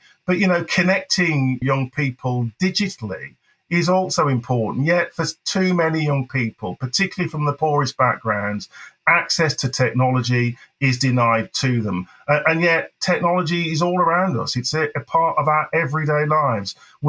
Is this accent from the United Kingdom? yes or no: yes; England, United Kingdom; as a second generation black boy growing up in England